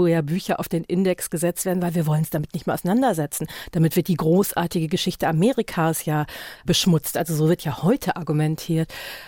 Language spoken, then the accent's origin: German; Germany; ich bin nicht schwarz. Also ich bin eine Person of Color, aber ich bin nicht schwarz. Ich bin Deutsche